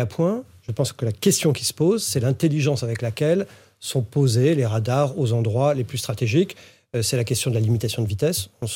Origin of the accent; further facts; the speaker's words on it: Orléans, Centre-Val de Loire, France; born there; moi, je suis né à Orléans